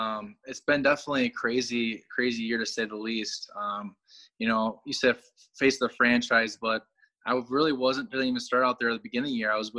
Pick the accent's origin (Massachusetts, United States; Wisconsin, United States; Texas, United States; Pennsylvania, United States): Wisconsin, United States; Wisconsin Rapids; I always trained at the high school growing up in Wisconsin Rapids.